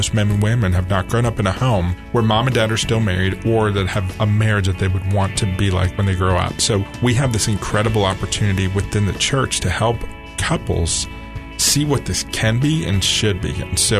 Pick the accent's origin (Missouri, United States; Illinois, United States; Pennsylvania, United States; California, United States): Pennsylvania, United States; Now, I grew up in Pennsylvania, grew up very far from the Lord, no idea what a relationship with Christ looked like